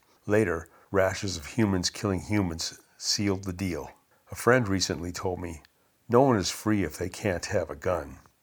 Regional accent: Michigan, United States; now in Santa Cruz, United States; of my life, quote, growing up, unquote, in Michigan. Thankfully, I've spent the rest of my 62 years growing up in Santa Cruz. In Michigan, I spent a lot of time in the woods, in the creek catching frogs and crawdads

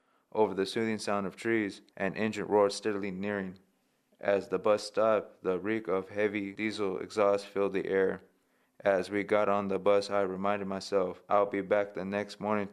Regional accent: Monterey, California, United States; Growing up in Monterey, I woke up to the smell of ocean and pine trees.

